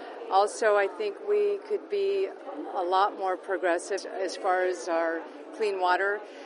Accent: Des Moines, Iowa, United States; I'm from Des Moines, Iowa. I grew up and was raised here in the state of Iowa. I've been gone for 35 years and just returned the past couple years

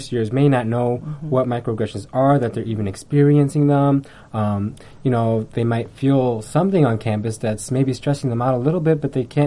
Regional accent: Chicago, Illinois, United States; I first started Connect 4 3 years ago when I was a freshman, and I came from Chicago, Illinois.

